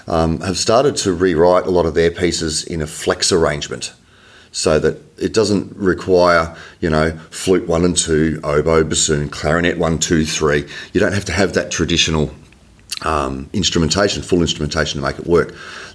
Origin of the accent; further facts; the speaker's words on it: Ayr, Queensland, Australia; my hometown, a little town called Eyre, just south of Townsville in North Queensland